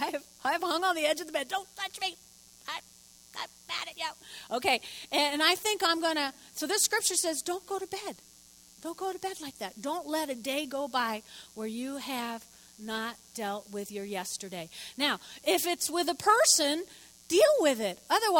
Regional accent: New Jersey, United States; When I grew up in North Jersey, until my parents remodeled this bathroom, we had one of those claw and ball bathtubs

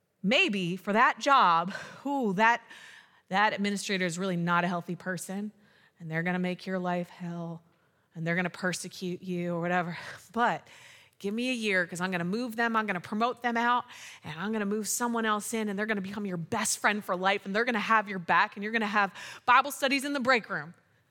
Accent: United States; I'm an American. I'm proud to be American, you know, whatever.

